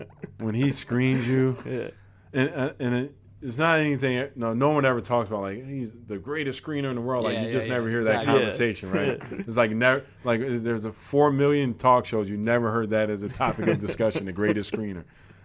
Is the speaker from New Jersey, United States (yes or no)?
no; New York, United States; I'm from New York. Not that I'm from New York City, but being from New York State and being like the hometown kid, I loved it.